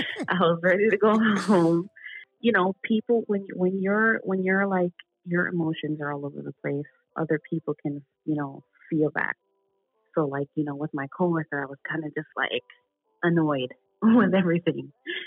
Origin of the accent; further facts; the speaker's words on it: Jamaica; now in New York, United States; I'm Jamaican. and that's pretty much it. I mean, I live in New York. I live in Austin, New York